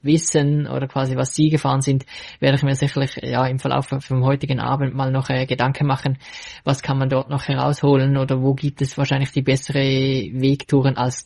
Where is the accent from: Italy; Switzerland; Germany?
Switzerland; Als Schweizer ist man sich ja schon eher gewohnt, dass es schnell mal hügelig sein kann und dass es nicht lange gerade Strecken gibt, sondern immer viele Unterbrechungen haben, weil einfach unsere Distanzen kurz sind.